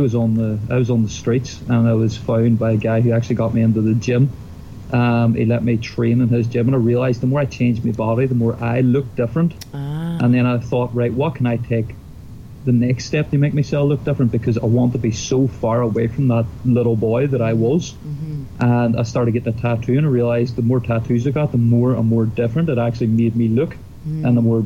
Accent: Ireland; because I'm from Ireland, they think that it was drink-related.

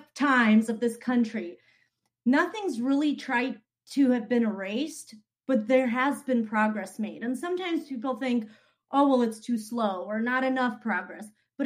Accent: Uzbekistan; So I say I'm from Russia because at one point Uzbekistan was part of USSR.

